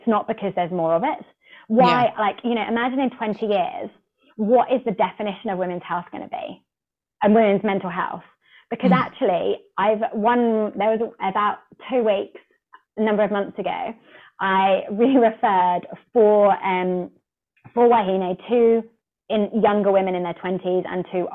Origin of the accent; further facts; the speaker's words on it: Hawke's Bay, New Zealand; so I'm from Hawke's Bay.